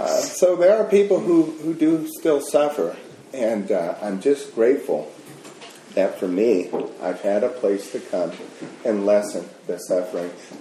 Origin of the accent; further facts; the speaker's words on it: El Cerrito, California, United States; I grew up in El Cerrito. My mother was a school teacher, and she just was not going to have a child that could not speak English properly.